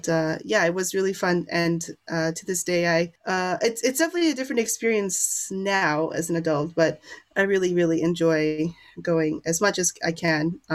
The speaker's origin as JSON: {"language": "English", "town": "New York City", "region": "New York", "country": "United States", "tie": "born or raised there", "said": "So I grew up in New York City"}